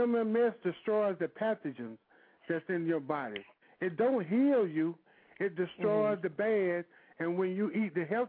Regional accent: Wilson, North Carolina, United States; as my godson stated. I'm from Wilson, North Carolina.

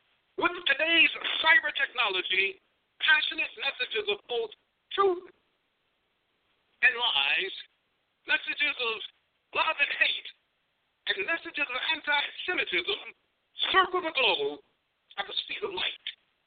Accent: Chicago, Illinois, United States; Mayor, Mr. Vice Mayor, members of the council … from Chicago.

